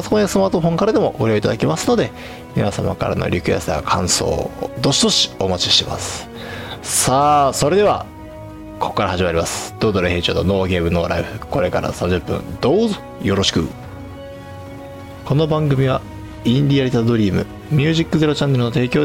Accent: Aichi, Japan; 僕の地元愛知での開催ありがとうございます。

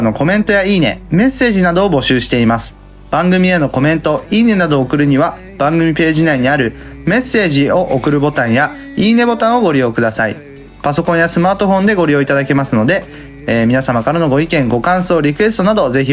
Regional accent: Sendai, Miyagi, Japan; now in Tokyo, Japan; 俺ね地元仙台にいた時はさ

